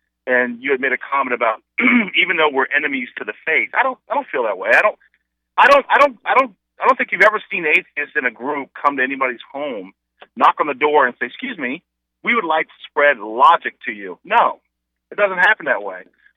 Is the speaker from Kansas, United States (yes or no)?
no; McLean, Virginia, United States; My mom was a single mom. I grew up in McLean, Virginia, and, you know, back then, you know, she continued to go, but she didn't pressure us.